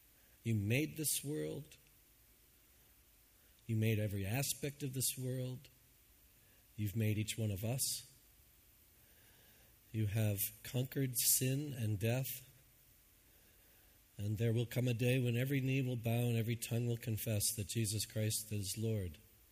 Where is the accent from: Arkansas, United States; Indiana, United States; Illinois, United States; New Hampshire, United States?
New Hampshire, United States; I come from New Hampshire, where Bishop Robinson of the Episcopal Church is the one that set aside the firestorm